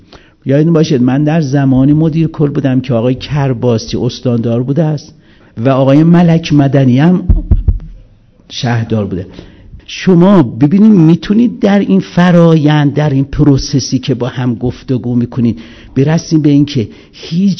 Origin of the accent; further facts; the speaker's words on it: Iran; ما شرقیم، ما ایرانیم